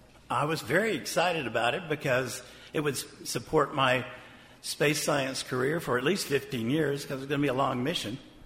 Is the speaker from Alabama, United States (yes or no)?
yes; Huntsville, Alabama, United States; I grew up in Huntsville, Alabama in the 1960s during the middle of the space race.